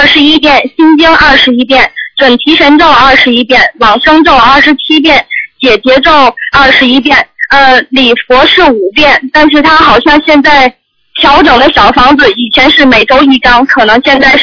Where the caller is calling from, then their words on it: Melbourne, Victoria, Australia; 我是从墨尔本打来的。